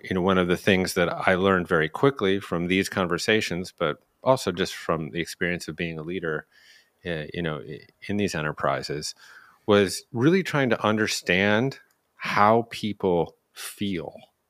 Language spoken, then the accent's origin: English; Chicago, Illinois, United States; born there; yeah, I was born in Chicago.